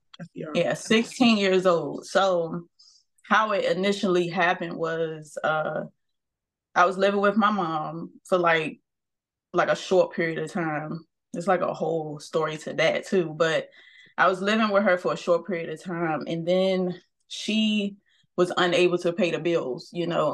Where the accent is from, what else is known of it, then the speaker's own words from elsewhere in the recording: Prince George's County, Maryland, United States; now in Baltimore, United States; And when I left, that was here in Baltimore. I'm not originally from Baltimore. I'm from Prince George's County.